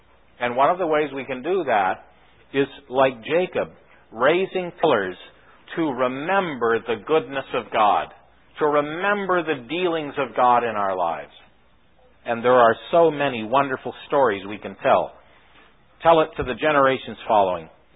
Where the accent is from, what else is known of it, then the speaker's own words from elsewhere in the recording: St. Catharines, Ontario, Canada; I'm just from a little town across the lake, St. Catharines.